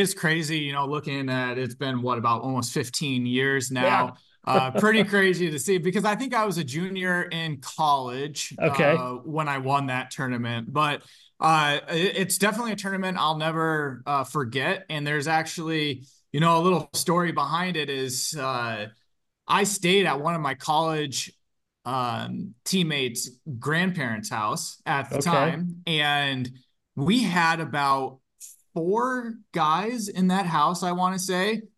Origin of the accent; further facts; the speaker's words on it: Belle Plaine, Iowa, United States; moved away as an adult; I grew up in Belle Plaine, Iowa, so about 30 minutes west of Cedar Rapids, a small town of about 2,000, 2,500 people or so.